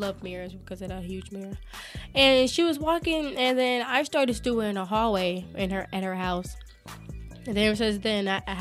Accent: Indianapolis, Indiana, United States; I was an indie because I'm from Indianapolis, Indiana.

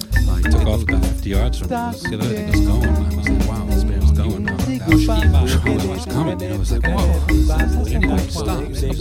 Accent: Brooklyn, New York, United States; I'm like, I'm from Brooklyn. I'm not from a bear.

